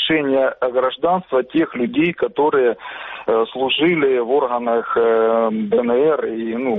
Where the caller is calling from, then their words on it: Kramatorsk, Donetsk Oblast, Ukraine; Краматорск.